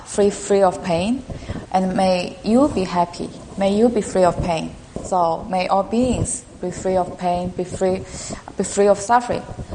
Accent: China; English is a second language; now in United States; and I'm from China, so I'm very new to this country.

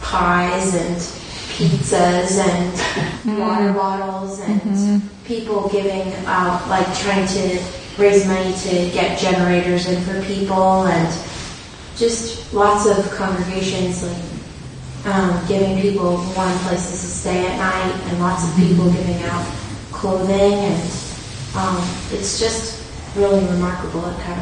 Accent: Arlington, Virginia, United States; I am from, we're from Arlington, but she lives in Chicago, so I'm just visiting. The D.C. area wasn't hit very hard where we're from.

